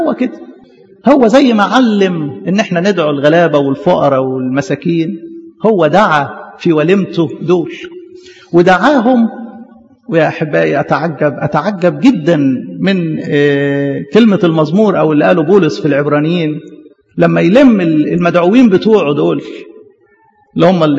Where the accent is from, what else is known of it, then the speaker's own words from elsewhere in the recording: Egypt; باعتبار احنا مثلا كمصريين